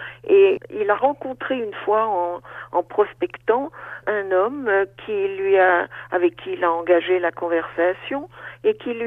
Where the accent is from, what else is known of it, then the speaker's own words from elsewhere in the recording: Paris, Île-de-France, France; je suis née à Paris et où j'ai vécu à Paris jusqu'à mon mariage.